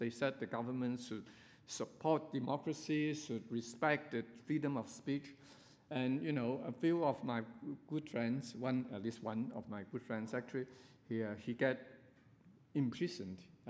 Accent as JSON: {"language": "English", "country": "Hong Kong", "second_language": "English", "said": "But I come from Hong Kong, okay?"}